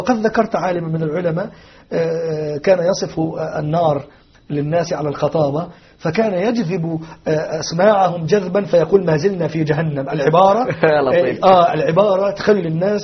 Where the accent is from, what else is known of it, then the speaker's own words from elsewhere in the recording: Egypt; أو يقولوا عندنا في مصر الصعيدة